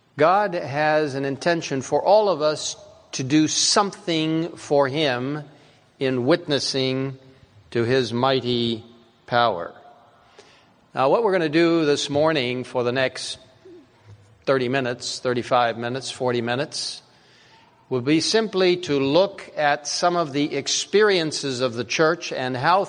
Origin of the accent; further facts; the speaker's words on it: Cairo, Cairo Governorate, Egypt; I grew up in Cairo, Egypt. I love the Middle East.